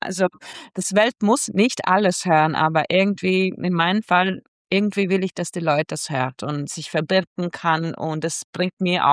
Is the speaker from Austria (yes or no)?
no; Latvia; Lettland ist meine Heimat, es ist Teil von mir.